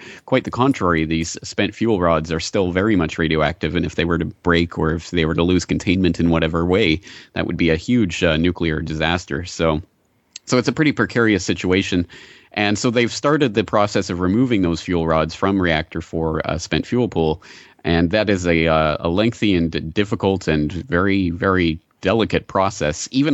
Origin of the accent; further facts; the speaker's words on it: Canada; I am Canadian, but I've become a bit of a wussy for the last 9 years, 10 years here.